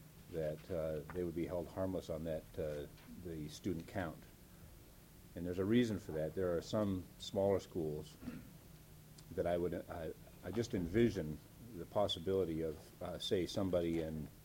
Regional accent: Nenana, Alaska, United States; The one that I'm particularly interested in is the one in my hometown, Nenana.

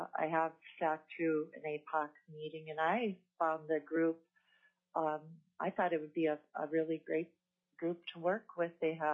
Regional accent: North Dakota, United States; now in Anchorage, United States; I've been in Alaska 34 years. I was born and raised in North Dakota.

